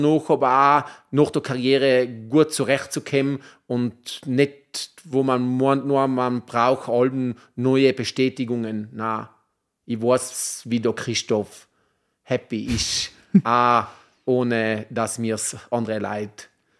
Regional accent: South Tyrol, Italy; Südtirol ist meine Heimat.

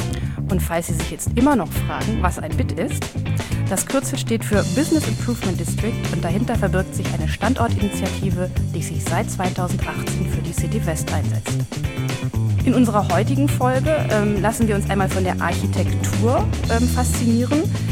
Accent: Berlin, Germany; als Berliner kennt man das.

